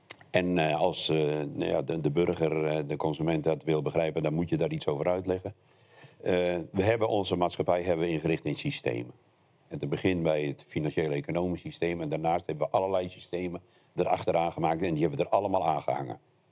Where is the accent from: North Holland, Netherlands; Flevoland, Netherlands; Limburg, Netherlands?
Flevoland, Netherlands; voedselproducent uit de Noordoostpolder.